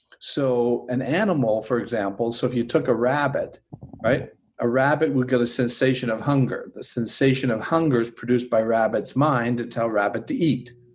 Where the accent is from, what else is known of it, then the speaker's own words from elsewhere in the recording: Canada; I'm from Canada.